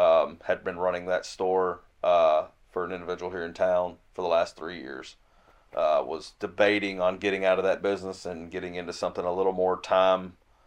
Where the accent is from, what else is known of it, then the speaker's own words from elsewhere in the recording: Kentucky, United States; Was raised by my grandparents in Logan County.